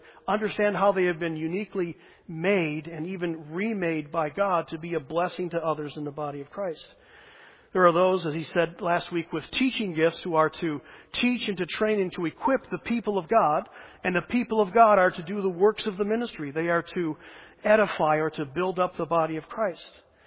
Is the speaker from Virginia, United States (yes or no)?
no; Detroit, Michigan, United States; born there; I was born in Detroit. That's sort of why I'm so tough.